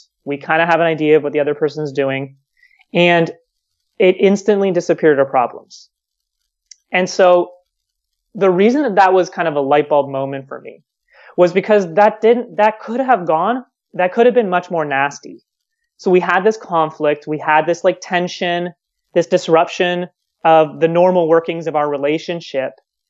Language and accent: English; Toronto, Ontario, Canada; moved away as an adult; now in South Africa; So I moved to South Africa pretty recently. I'm originally from Toronto, Canada. I moved to South Africa at the beginning of the year, right before all this COVID stuff broke out.